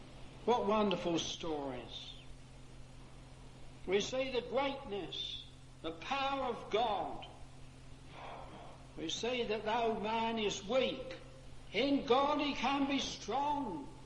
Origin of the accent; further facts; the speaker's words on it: Bedford, East of England, United Kingdom; I come from Bedford